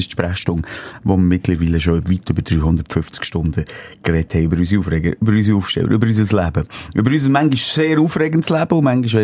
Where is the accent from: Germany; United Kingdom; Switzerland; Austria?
Switzerland; als Schweizer ist man sehr privilegiert.